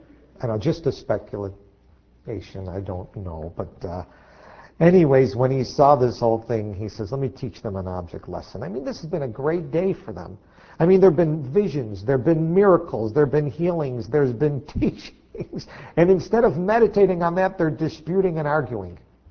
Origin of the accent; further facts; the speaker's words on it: United States; now again, it's so hard to relate because we grew up in America.